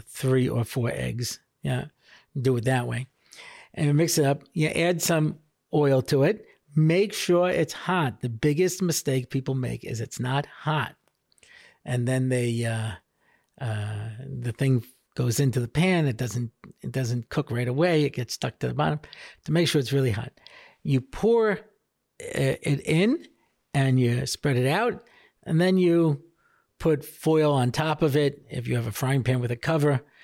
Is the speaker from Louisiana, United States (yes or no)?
no; Long Island, New York, United States; you know, we grew up in Long Island and we used to buy Streit's matzahs